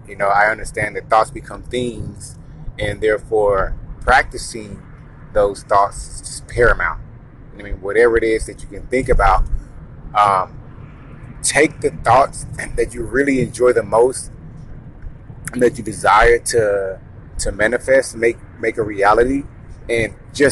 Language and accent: English; Waco, Texas, United States; Born and raised in Waco, Texas.